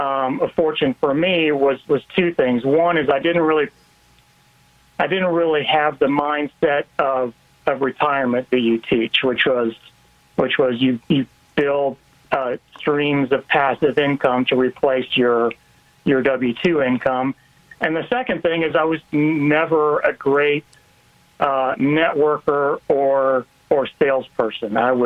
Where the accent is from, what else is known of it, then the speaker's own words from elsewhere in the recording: Texas, United States; So, I grew up in Texas. I got my undergrad at A&M